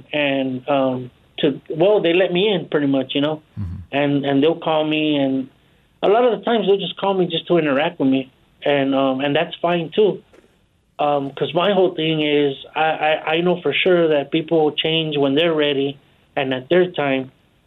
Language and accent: English; Los Angeles, California, United States; I grew up in Los Angeles, and I was a gang member for most of my life, from 12 to 33 years old.